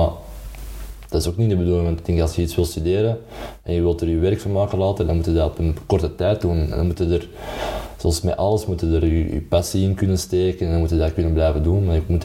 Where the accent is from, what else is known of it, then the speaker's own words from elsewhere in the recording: Antwerp, Flanders, Belgium; geboren en getogen in Antwerpen. Ik woon ook terug in Antwerpen, na 5 jaar niet meer in de stad gewoond hebben. Ik ben 24 jaar